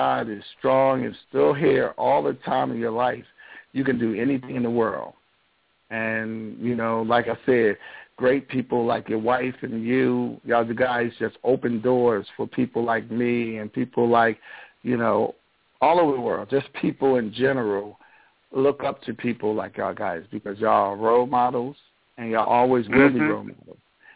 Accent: Stone Mountain, Georgia, United States; And I grew up in Stone Mountain, Georgia, a long time ago, and I remember the civil rights era.

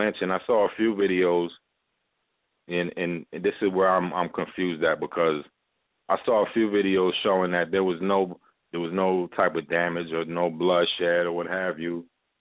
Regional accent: Hartford, Connecticut, United States; born there; I come from a diverse family. My family's originally from Jamaica, but I was born in Hartford.

